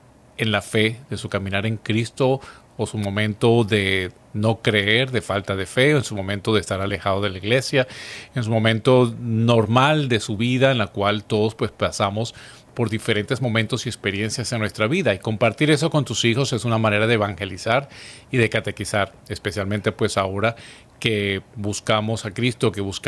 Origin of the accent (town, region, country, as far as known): Caracas, Capital District, Venezuela; born or raised there